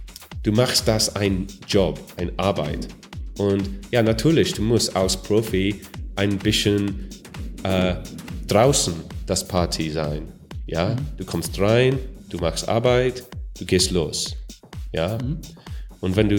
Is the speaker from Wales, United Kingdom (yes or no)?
yes; Wales, United Kingdom; German is a second language; Ja, ich komme aus Wales, es gibt nicht so viele Leute.